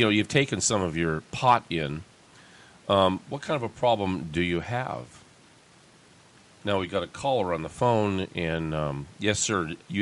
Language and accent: English; Erie, Pennsylvania, United States; Oh, I'm from Erie, Pennsylvania.